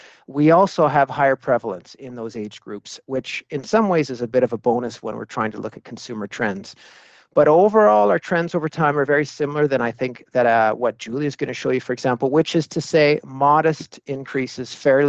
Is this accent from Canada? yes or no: yes; Canada; I'm from Canada.